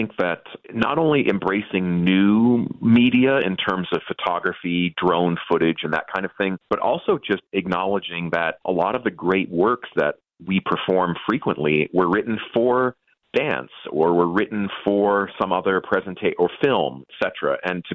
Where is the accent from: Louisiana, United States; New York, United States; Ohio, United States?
New York, United States; Buffalo; now in Canada; Although I'm from Buffalo, New York, and my parents have an abundance of snow.